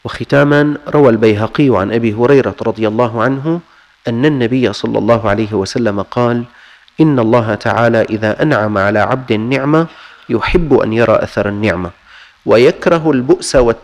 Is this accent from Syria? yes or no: yes; Syria; كان الموظفون عندنا في الشام